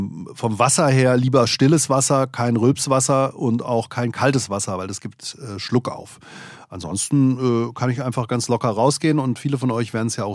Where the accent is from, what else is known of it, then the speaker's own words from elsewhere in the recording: Langen, Hesse, Germany; ich bin ja in Langen aufgewachsen